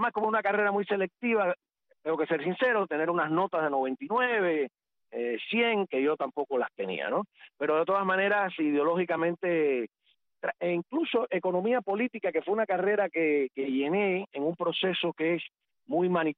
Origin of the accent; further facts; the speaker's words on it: Cuba; moved away; haber tenido que hacer mi carrera periodística fuera de Cuba, porque todo mi trabajo gira en torno a mi país de origen